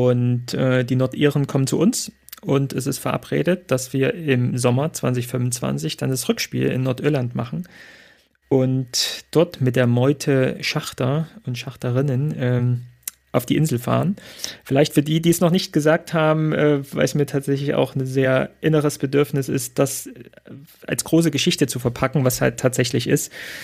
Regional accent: East Germany, Germany

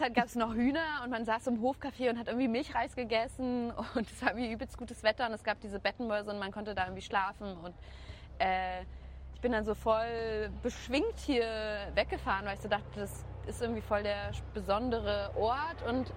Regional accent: Berlin, Germany; Und ich bin ja in Berlin groß geworden

